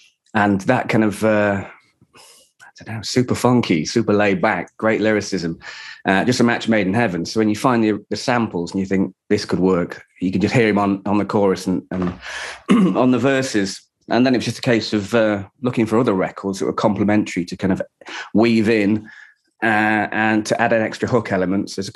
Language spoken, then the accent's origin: English; United Kingdom; We like to talk about the weather. We like queuing. We're very British.